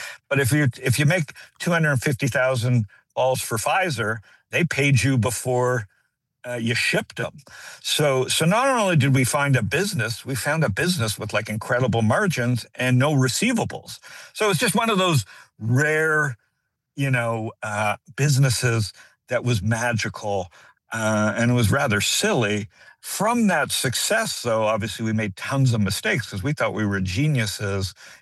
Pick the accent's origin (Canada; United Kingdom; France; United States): Canada; Toronto, Ontario; growing up in Canada, in Toronto, and, you know, I was born in 65. So by the time I was like 12 in 1977